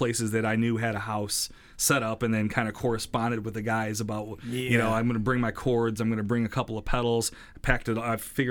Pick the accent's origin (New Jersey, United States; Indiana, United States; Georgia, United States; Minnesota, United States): New Jersey, United States; Trenton; Yeah, it's a local bar, city I grew up in Trenton